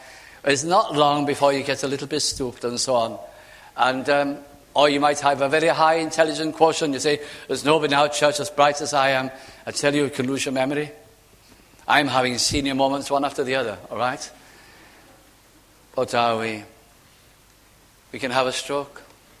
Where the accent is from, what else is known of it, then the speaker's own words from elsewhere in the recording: Bolton, North West England, United Kingdom; had been to some function in my hometown in South Lancashire.